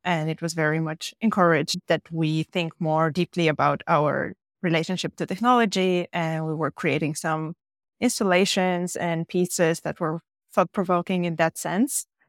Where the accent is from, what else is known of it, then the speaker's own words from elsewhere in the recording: Bulgaria; moved away as an adult; now in Berlin, Germany; I come from Bulgaria, and I've been living in Berlin for the last 10 years or so. I came to Berlin to study